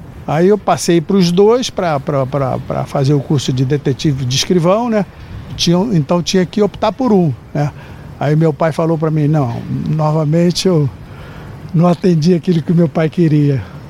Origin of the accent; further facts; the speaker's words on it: Rio de Janeiro, Brazil; Desde garoto, eu nasci ali em Santo Cristo, zona portuária do Santo Cristo. Então, já jogava como garoto ali, 9 anos, 8 anos, já jogava aquelas peladas ali